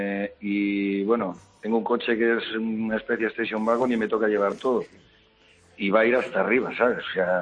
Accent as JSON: {"language": "Spanish", "town": "Belmonte", "region": "Castilla-La Mancha", "country": "Spain", "said": "Yo soy de Cuenca, de un pueblo de Cuenca, Belmonte."}